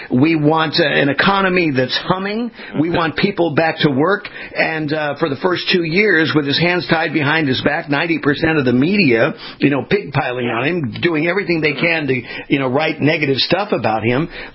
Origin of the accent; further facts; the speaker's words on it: California, United States; also born or lived in Huntington Beach; I grew up in California. The last 10 years, I was in Huntington Beach